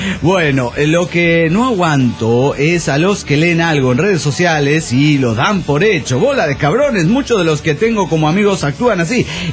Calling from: Mexico City, Mexico; del DF mexicano.

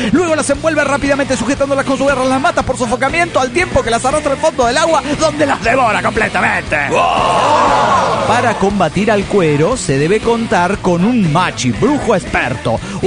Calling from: Monterrey, Nuevo León, Mexico; de Monterrey.

